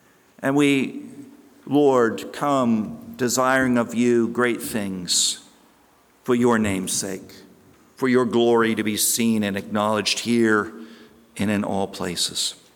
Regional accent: the South, United States; As a Southerner, I say amen. Southern American.

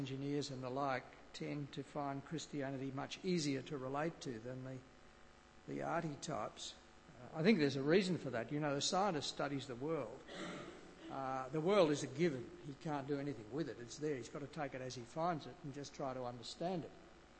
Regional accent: Coffs Harbour, New South Wales, Australia; And I think about growing up in Coffs Harbour. I never heard the gospel in my 17 years of growing up in Coffs Harbour back in the 1950s and 60s.

